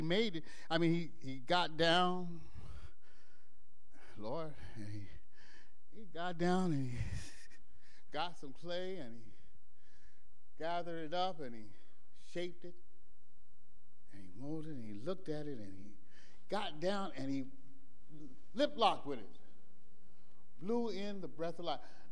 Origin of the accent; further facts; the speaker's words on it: Los Angeles, California, United States; born there; I was born in Los Angeles, California.